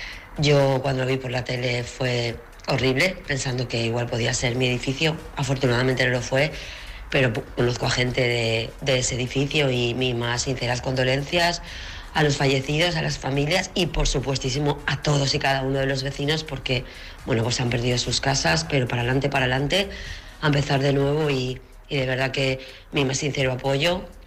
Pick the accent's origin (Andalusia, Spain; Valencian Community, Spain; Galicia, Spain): Valencian Community, Spain; Valencia; de Valencia